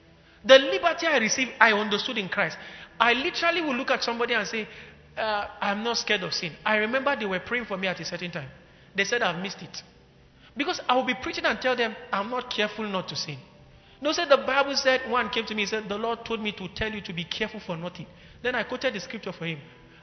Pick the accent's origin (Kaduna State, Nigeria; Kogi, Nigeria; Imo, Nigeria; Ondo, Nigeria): Kaduna State, Nigeria; Kaduna; many years ago, I grew up in Kaduna.